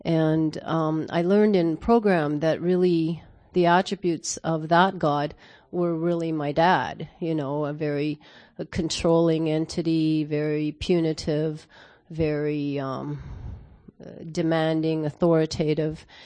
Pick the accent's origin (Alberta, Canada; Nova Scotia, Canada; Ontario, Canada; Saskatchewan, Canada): Alberta, Canada; Calgary; and I'm from Calgary, Canada.